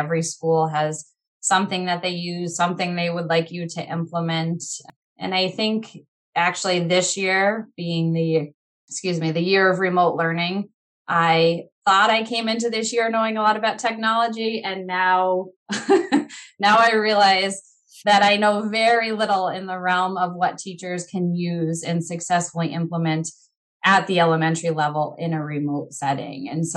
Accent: Massachusetts, United States; also born or lived in Colorado; Colorado where I taught fifth grade and back to Massachusetts. So I've made my rounds, but back in my home state, I'm excited to be teaching

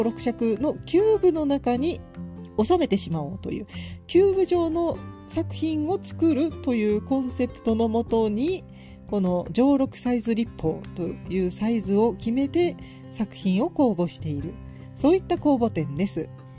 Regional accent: Gifu, Japan; 今回の本編は私の地元岐阜県

